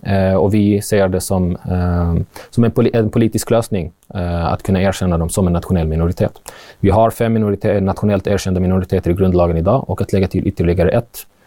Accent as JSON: {"language": "Swedish", "country": "Sweden", "tie": "born there", "said": "Jag är född i Sverige men jag har dubbla medborgarskap."}